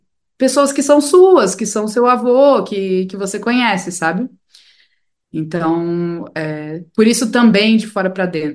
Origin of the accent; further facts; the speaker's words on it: São Paulo, Brazil; Eu não sou mineira, mas eu tenho visto para mineiridade, porque minha mãe é mineira. Eu sou, na verdade, de São Paulo, assim como meu pai é. E eu tenho parentes, assim, dispersos entre os estados.